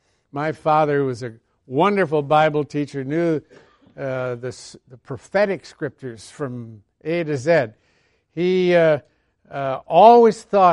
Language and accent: English; Connecticut, United States; When I was a little boy, growing up in Connecticut in the U.S., there were a number of farmers still farming with horses.